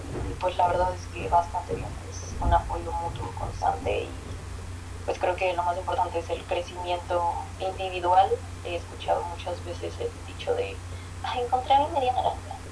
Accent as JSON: {"language": "Spanish", "region": "Mexico City", "country": "Mexico", "said": "Sí, soy de la Ciudad de México."}